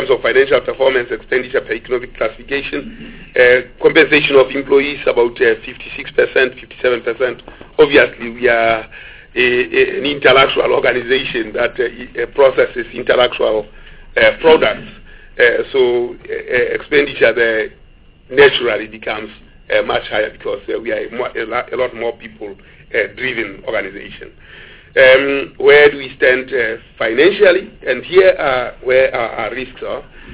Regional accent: South Africa; Because right now, Google and Microsoft and Apple know where I am as a South African, wherever I am.

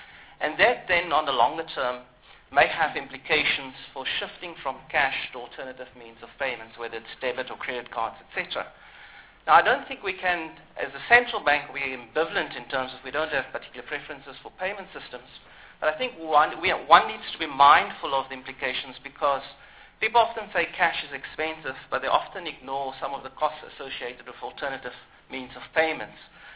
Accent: South Africa; as any South African

